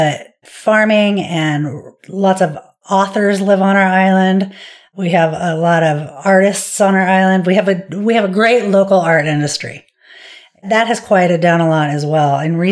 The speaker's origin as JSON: {"language": "English", "region": "Washington", "country": "United States", "tie": "born or raised there", "said": "And so I was born in Seattle and have always lived here. And we grew up in a very small town at the foothills of the mountains. It was an economically depressed area."}